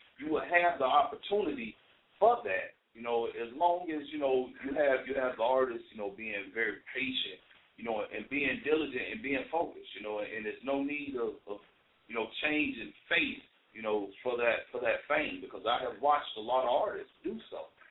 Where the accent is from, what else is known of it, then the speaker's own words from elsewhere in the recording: Chicago, Illinois, United States; now in Atlanta, United States; I'm from Chicago. I'm out here in Atlanta.